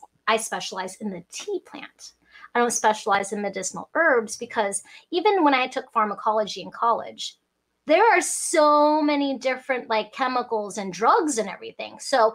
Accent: Hong Kong; born there; I was born in Hong Kong.

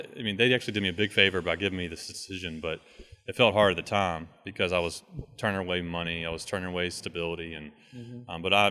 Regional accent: Mechanicsville, Virginia, United States; I'm from Mechanicsville, Virginia, just

